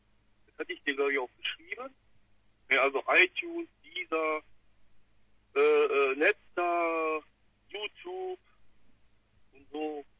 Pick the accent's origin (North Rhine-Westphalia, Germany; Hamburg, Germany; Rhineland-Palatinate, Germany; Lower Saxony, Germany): North Rhine-Westphalia, Germany; Duisburg; born there; ich bin ja hier in Meiderich geboren, MSV Duisburg, ne?